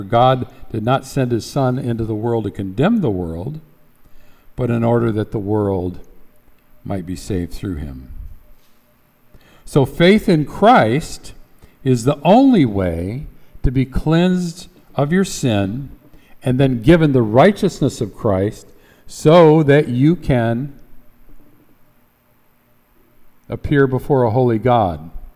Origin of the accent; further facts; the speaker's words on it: Michigan, United States; As I said, I grew up in Michigan, and in the western part of Michigan